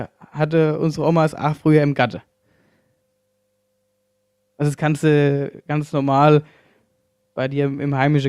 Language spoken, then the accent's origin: German; Hesse, Germany; accent: Hessian; Nein, aber prinzipiell, ja, ich glaube schon, ich rede viel hessisch, also...